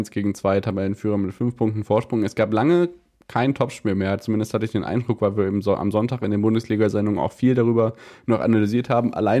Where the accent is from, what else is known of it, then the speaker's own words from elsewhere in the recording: Hesse, Germany; das darf man als Hesse auch sagen